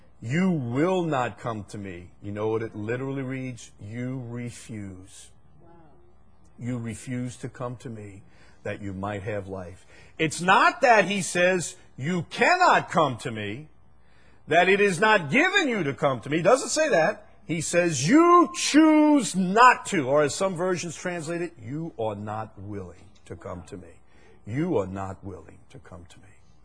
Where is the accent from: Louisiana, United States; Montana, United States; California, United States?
Louisiana, United States; Chalmette; I'm kind of a simple guy. I'm from Chalmette.